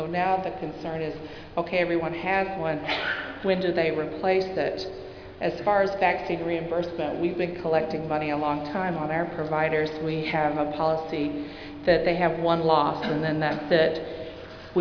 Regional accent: Michigan, United States; from Michigan. I'm the BFC coordinator there.

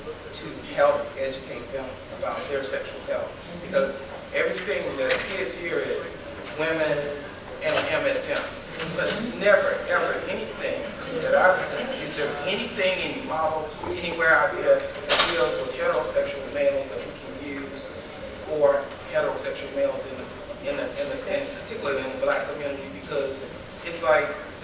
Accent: Alabama, United States; I guess I'm from Alabama.

